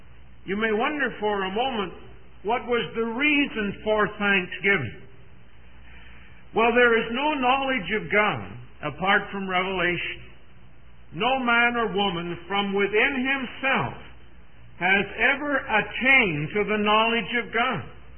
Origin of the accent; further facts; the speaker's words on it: Canada; I'm a Canadian.